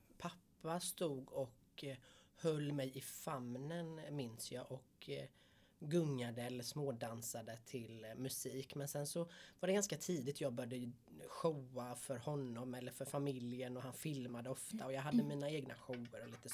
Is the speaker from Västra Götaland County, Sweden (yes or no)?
no; Aneby, Jönköping County, Sweden; Jag växte upp på Hallonstigen 10 här i Aneby.